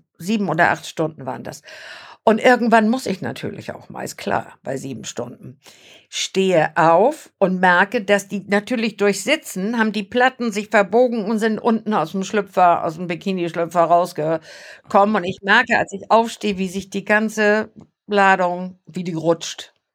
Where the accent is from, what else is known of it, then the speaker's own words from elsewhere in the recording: Germany; Ich sag, ich bin Deutsche.